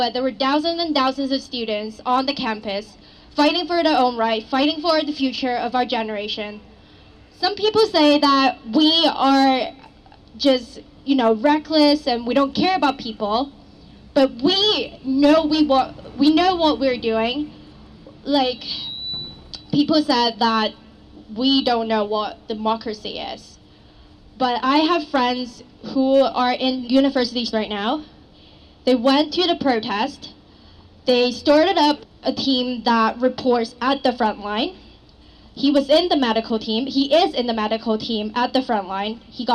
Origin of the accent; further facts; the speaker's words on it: Hong Kong; moved away as an adult; now in Canada; I'm a citizen of Hong Kong. I was born and raised in Hong Kong in 1992, and I only came to Canada 4 years ago because of Miguel.